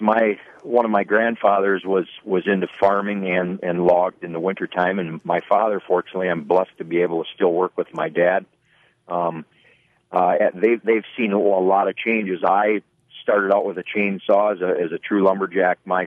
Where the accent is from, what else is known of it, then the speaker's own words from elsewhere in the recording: Wisconsin, United States; I've been born and raised in Forest County, Wisconsin. I live near Crandon.